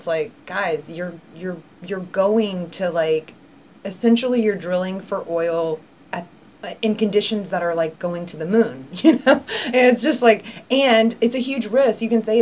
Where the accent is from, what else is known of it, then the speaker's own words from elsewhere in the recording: Louisiana, United States; oh, I'm from Louisiana, you know, I'm indigenous, or I'll say Indian